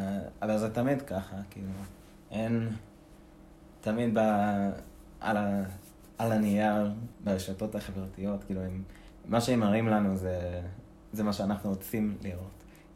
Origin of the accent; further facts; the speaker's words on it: New Jersey, United States; moved away as an adult; now in Israel; אז אני עליתי לפני כמעט 6 שנים. מיד אחרי תיכון. גדלתי, נולדתי וגדלתי בניו ג'רזי.